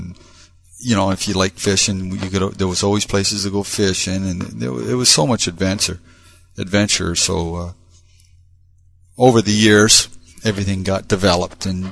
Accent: Point Edward, Ontario, Canada; I grew up in Point Edward, and it was a small village where a lot of people were familiar with each other

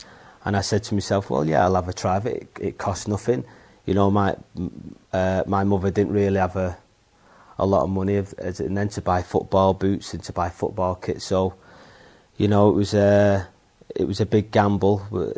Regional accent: Salford, North West England, United Kingdom; also born or lived in Manchester; I was brought up in a little city called Salford, which is within a city, if you can possibly understand that.

